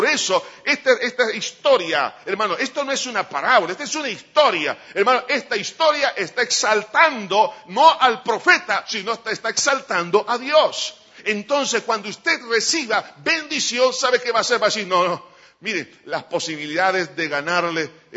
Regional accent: El Salvador; por algo, dicen que somos guanacos.

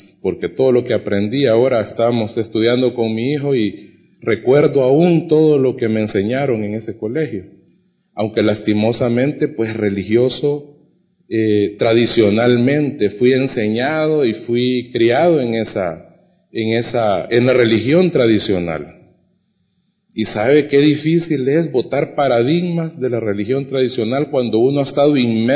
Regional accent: El Salvador; vengo de mi pueblo para San Salvador y me vengo a vivir, a estudiar, dije yo, a vivir acá.

